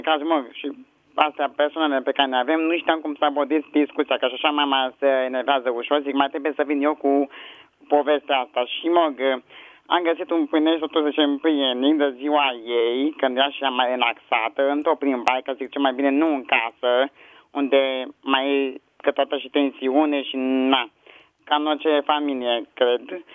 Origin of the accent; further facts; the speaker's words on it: Bucharest, Romania; Sunt din București